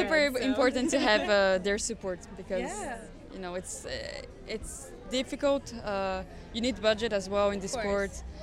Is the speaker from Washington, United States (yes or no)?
no; Boston, Massachusetts, United States; born there; as I said, it's a home race because I was born in Boston, so it's really nice.